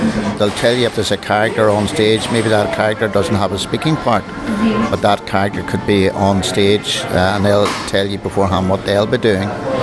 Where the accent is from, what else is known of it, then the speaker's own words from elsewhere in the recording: Bangor, United Kingdom; from Bangor.